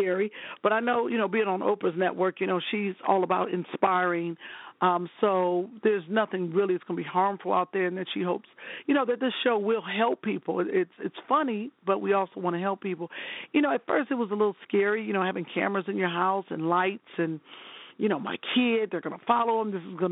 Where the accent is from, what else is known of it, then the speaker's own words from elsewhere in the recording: Cleveland, Ohio, United States; You know, I remember growing up in Cleveland, and my neighbor, Miss Weaver, she would, you know, we'd come home from school.